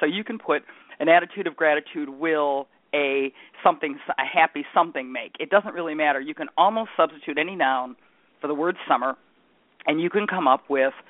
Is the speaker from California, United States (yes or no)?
no; Michigan, United States; If you ever get a chance to visit Michigan, which is my home state, please do.